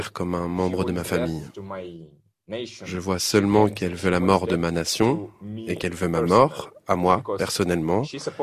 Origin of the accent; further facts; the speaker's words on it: Penza Oblast, Russia; also born or lived in Omsk; now in Kyiv, Ukraine; Mais je suis né en Russie, à Omsk, et j'ai passé les 10 premières années de ma vie dans la région de Penzenskaya, dans un petit village.